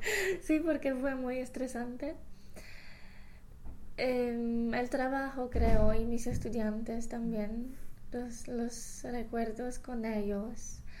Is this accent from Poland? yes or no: yes; Poland; Spanish is a second language; Pero porque yo soy polaca